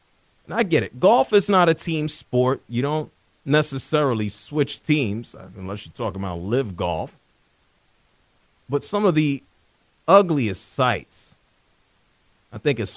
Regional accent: New York, United States; You know, growing up in New York, one of the ugliest things I've seen in my life.

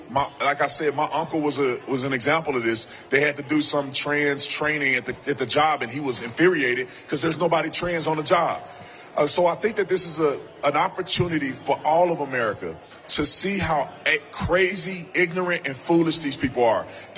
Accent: Texas, United States; When I was growing up in Texas, we played football and went to church.

